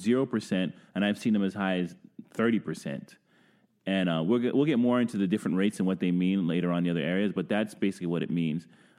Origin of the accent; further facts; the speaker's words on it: Brooklyn, New York, United States; now in Ottawa, Canada; I've been here 20 plus years. I'm from Brooklyn.